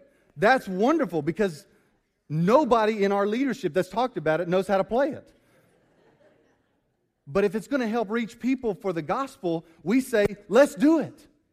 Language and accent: English; Jamaica; I want to do something for the poor children in my hometown in Jamaica.